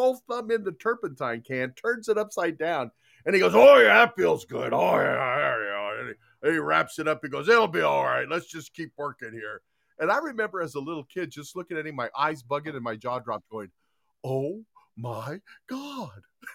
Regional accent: Salt Lake City, Utah, United States; born there; because I was born in Utah. I was born in Salt Lake City, Utah.

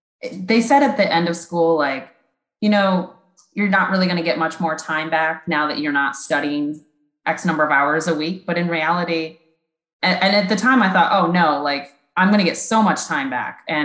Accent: Pennsylvania, United States; Yeah, so I grew up in Northern Pennsylvania and I attended Penn State University and I majored in finance.

